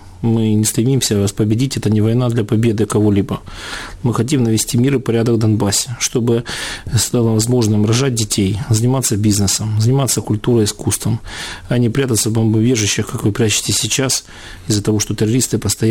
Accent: Luhansk, Luhansk Oblast, Ukraine; спілкуюся українською мовою на західній країні, вони здивовані, що я з Луганська.

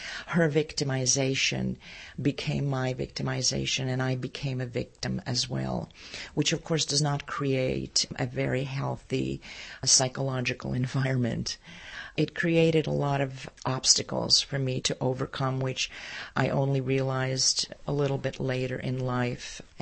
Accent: Montreal, Quebec, Canada; moved away as an adult; I grew up in Montreal and left Montreal. I went to graduate school in Rochester, New York, where I was there for 3 years. And then I moved to Chicago, where I met my Jewish American husband

